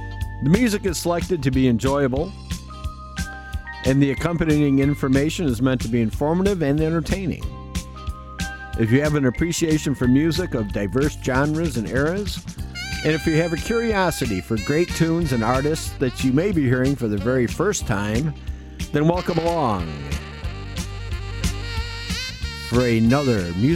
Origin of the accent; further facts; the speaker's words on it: Chicago, Illinois, United States; Now, growing up in Chicago, we had great powerhouse radio stations